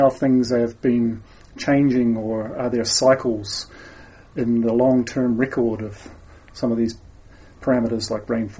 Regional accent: Southland, New Zealand; I came from Southland. My roots are from Gore and Invercargill. And you can't get away from weather in Southland.

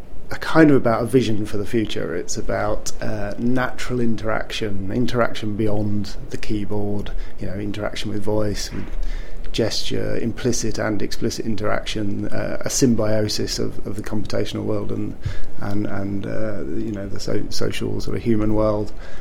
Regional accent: South of England, United Kingdom; also born or lived in Lancaster; I grew up in the south of England.

